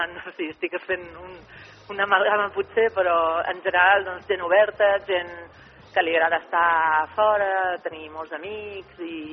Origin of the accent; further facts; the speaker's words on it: Salou, Catalonia, Spain; also born or lived in Reus; Sí, soc nascuda a Reus, però em considero de Salou, perquè sempre vaig viure a Salou.